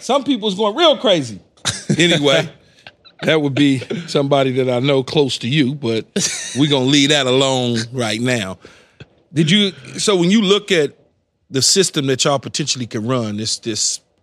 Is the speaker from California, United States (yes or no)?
yes; Los Angeles, California, United States; Man, I grew up in South Central L.A. Yeah. At 11 years old, I was sleeping in cars with my ma.